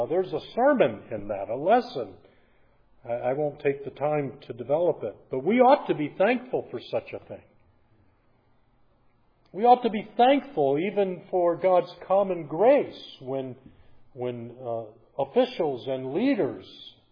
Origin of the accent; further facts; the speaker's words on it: Michigan, United States; I'm from Michigan. Just ask the people of Flint if that's not a problem.